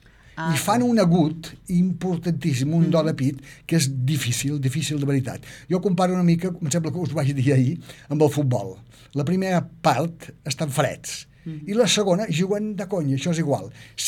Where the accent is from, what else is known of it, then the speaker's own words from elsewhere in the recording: Ciutadella, Balearic Islands, Spain; born there; Vaig néixer a Menorca, com ja sabeu, a Ciutadella, i allà la música pues, està a tot arreu.